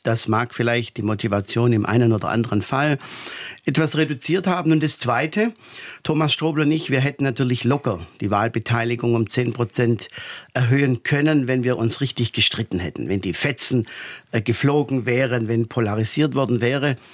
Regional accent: Weingarten, Baden-Württemberg, Germany; In der Tat, ich bin gebürtiger Oberschwabe und natürlich bis heute auch dieser Heimat verbunden.

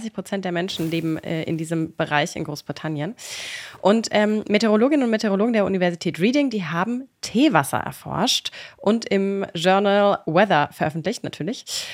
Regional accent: Germany; Als Deutsche müssen wir fragen, also sorry, werd mal nicht verrückt hier mit eurer Wasserkochtemperatur.

